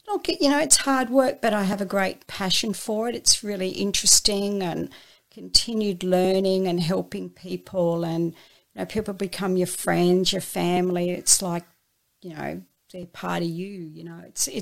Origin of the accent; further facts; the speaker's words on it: Sydney, New South Wales, Australia; So, you know, I grew up in Sydney, and but I knew I'd never live there.